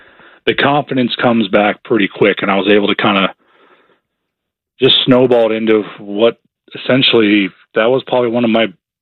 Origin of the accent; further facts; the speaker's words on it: Arizona, United States; now in Ohio, United States; I mean, I grew up in Arizona. That didn't exist. But now in Ohio, we have winners, a lot of people playing virtual golf.